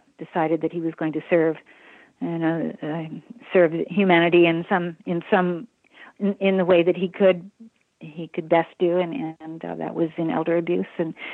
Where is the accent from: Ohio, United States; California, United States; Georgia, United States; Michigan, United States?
Michigan, United States; because I was raised in Michigan, and that's the Midwest, but, close enough to New York.